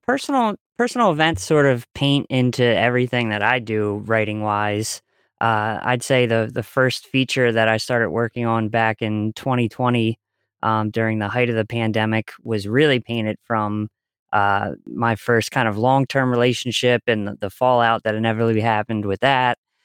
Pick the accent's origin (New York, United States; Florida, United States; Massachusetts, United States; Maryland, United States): Maryland, United States; Baltimore; I'm probably the one Baltimorean who has not